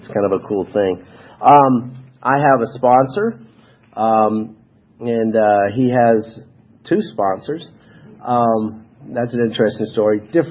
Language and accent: English; Snellville, Georgia, United States; I was born and raised here in Georgia. There's not many of us. And I grew up in Snellville.